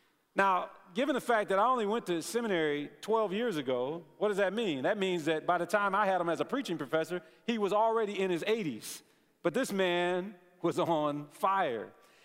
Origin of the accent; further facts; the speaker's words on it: Detroit, Michigan, United States; instead of watching my hometown Detroit Lions lose another football game